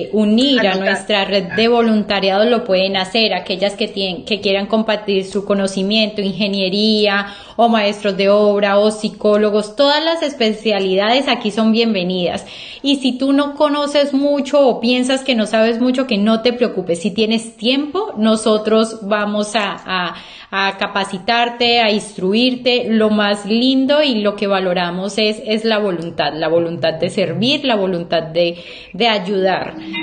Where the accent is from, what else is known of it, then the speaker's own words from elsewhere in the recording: La Plata, Huila, Colombia; fue a enseñar inglés en La Plata Huila, mi pueblo, a 700 niños en la jornada de la mañana.